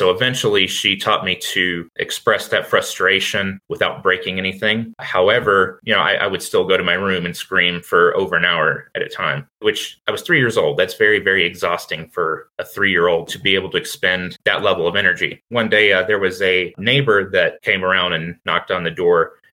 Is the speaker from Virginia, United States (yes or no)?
yes; Virginia, United States; born there; So I was born in Virginia in 1997